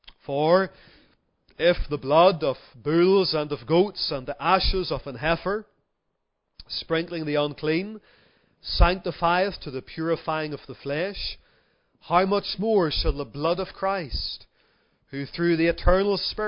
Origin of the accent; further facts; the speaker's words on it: Lisburn, Northern Ireland, United Kingdom; now in Coleraine, United Kingdom; I grew up in Lisburn, and now I live in Coleraine. I've got a wife and three children, and we've been in Coleraine for about 6 years.